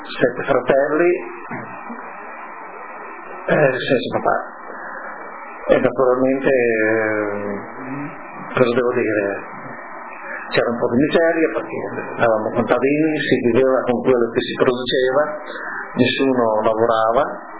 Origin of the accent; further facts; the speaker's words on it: Villa d'Arco, Friuli-Venezia Giulia, Italy; sono nato a Villa d'Arco nel comune di Cosenos, allora provincia di Udine, il 9 maggio del 1983. Sono il quarto di 8 figli.